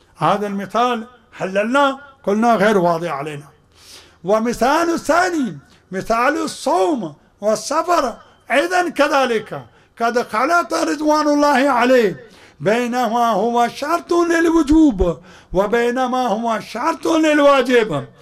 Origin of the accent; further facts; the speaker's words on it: Najaf, Najaf Governorate, Iraq; أني خمارة جاي أسكت أنا نجفي أنت ليش ساكت